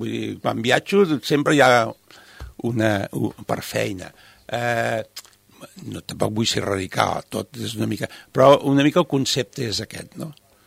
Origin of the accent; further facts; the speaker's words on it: Formentera, Balearic Islands, Spain; Som de Formentera, fem joies per Formentera